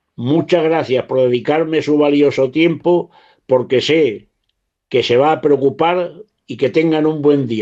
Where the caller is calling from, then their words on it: Alájar, Andalusia, Spain; de Alájar, en la Sierra de Huelva, donde está la peña de Arias Montano